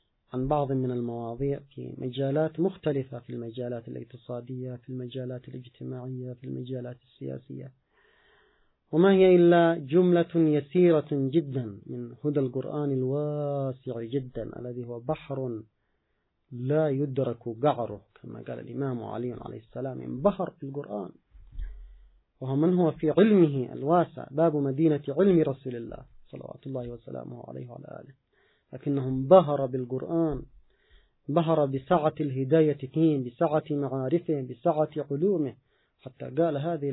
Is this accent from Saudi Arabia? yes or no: no; Yemen; نحن كشعب يمني وكأمة مسلمة